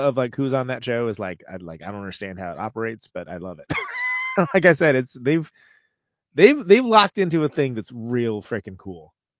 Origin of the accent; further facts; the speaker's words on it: California, United States; I saw them many times back in the day, because I'm from the Bay, as you know, Jason.